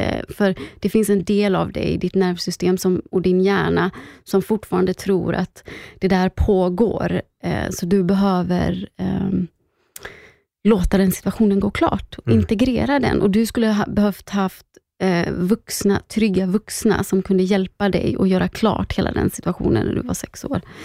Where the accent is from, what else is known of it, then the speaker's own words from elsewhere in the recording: Gothenburg, Västra Götaland County, Sweden; Jag är från Göteborg, det kanske hörs.